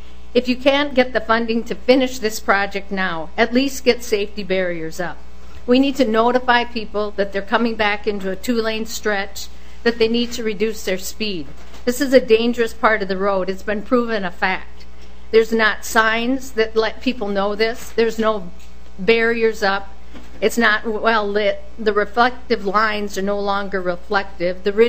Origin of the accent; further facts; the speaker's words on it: West Concord, United States; I'm from West Concord.